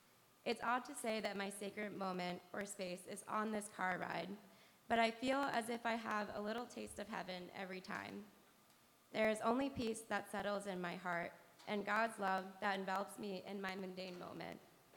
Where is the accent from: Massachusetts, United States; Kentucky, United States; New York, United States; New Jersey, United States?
New Jersey, United States; I was brought up in Jersey.